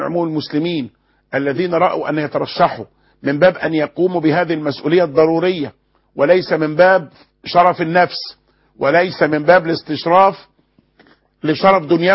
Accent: Egypt

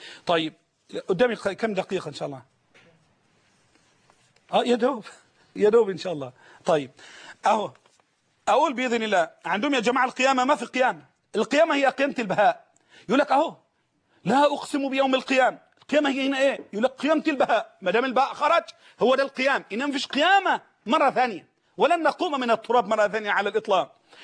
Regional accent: Egypt; هذا اهو بقى عندنا في مصر الهم ده.

